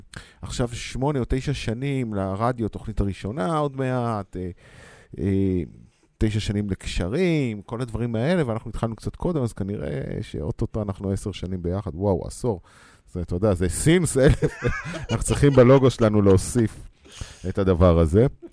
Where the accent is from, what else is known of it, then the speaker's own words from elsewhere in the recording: Kiryat Motzkin, Haifa District, Israel; אני יליד קריית מוצקין, ובקריית מוצקין היו קרבות במלחמת השחרור